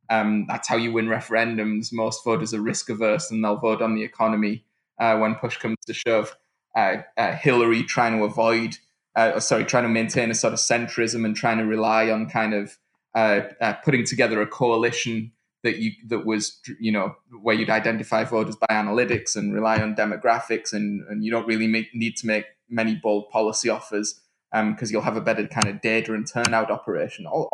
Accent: United Kingdom; moved away; I mean, I'm from the United Kingdom, but I'd left in 2000

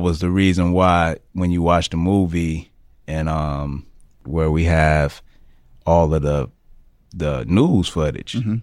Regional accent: Chicago, Illinois, United States; Yes, sir. I was born and raised in Chicago.

